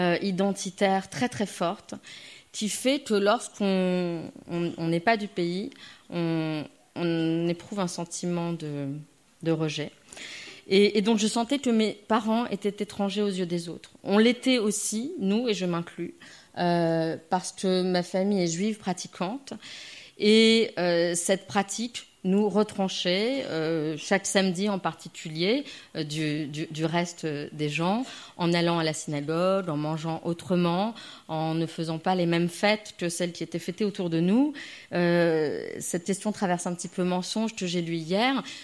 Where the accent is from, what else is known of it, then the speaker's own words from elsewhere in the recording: Nice, Provence-Alpes-Côte d'Azur, France; born there; je suis née à Nice en 1970 de parents qui venaient d'arriver d'Algérie.